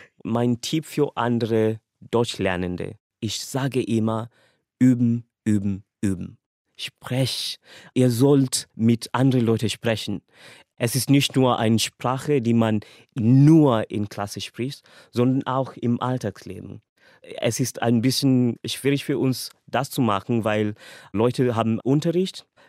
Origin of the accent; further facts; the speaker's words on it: Nairobi, Kenya; German is a second language; Ich komme aus Kenia, Nairobi, und wurde im Jahr 1995 geboren. Ich lerne Deutsch, weil ich viel Liebe für die Sprache habe